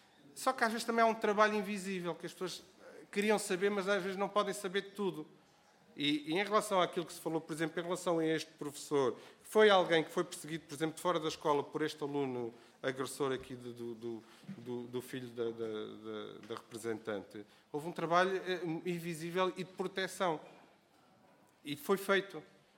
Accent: Vila Franca de Xira, Lisbon, Portugal; Posso lhe dizer, eu sou de Vila Franca de Xira, e nas minhas duas escolas secundárias, há 30 e tal anos atrás

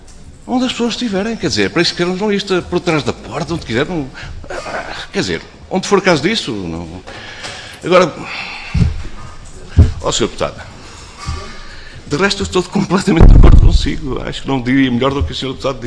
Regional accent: Castelo Branco, Portugal; Eu sou de Castelo Branco, sou jornalista há 30 anos

